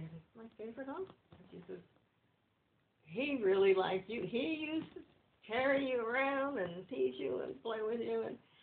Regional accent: New Orleans, Louisiana, United States; born there; Well, I was born in Louisiana, New Orleans, Louisiana.

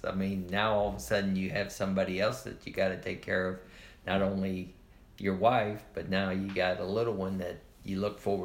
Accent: Platte Woods, Missouri, United States; I grew up in Platte Woods, off of 75th Street.

